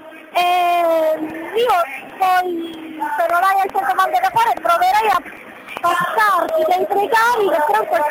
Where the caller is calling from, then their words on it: Calabria, Italy; Dalla provincia di Cosenza.